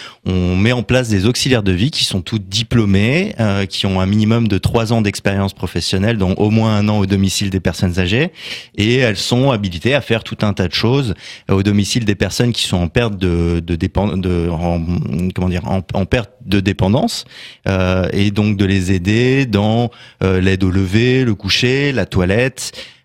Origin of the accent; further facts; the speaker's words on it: Enghien-les-Bains, Île-de-France, France; je suis originaire d'Enghien-les-Bains, j'ai grandi à Enghien-les-Bains et donc c'était important pour moi aussi de revenir ici.